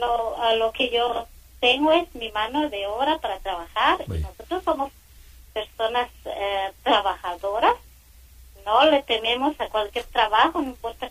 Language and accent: Spanish; Guatemala; realmente yo soy originaria de Guatemala, soy indígena maya, o maya indígena, yo hablo cachiquel